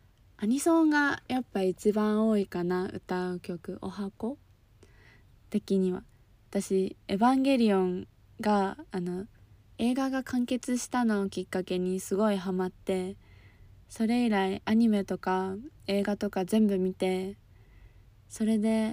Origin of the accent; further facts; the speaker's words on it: Fukuoka, Japan; 出身地は福岡で新人声優です。